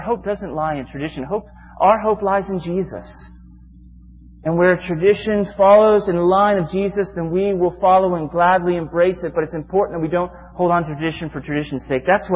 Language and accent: English; Florida, United States; And I'm going to fly to Georgia, because I'm from Florida, and I did.